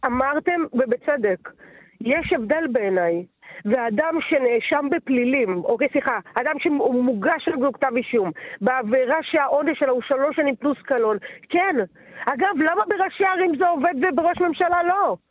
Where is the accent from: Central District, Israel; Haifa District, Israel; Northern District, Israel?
Central District, Israel; Netanya; גדלתי בנתניה, אוקיי? בשנות ה-80 וה-90. זה היה נורא.